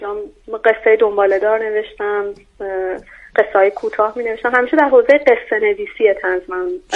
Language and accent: Persian; Tehran, Tehran Province, Iran; born there; من خودم تهران به دنیا اومدم، پدرم اصالتا یزدی هستن، مادرم هم تهرانی.